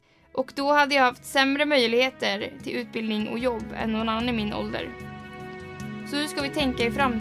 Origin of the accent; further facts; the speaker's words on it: Lidköping, Västra Götaland County, Sweden; om jag hade kunnat bo kvar i min hemkommun och få gå i skolan med mina vänner som bor kvar hemma i Lidköping.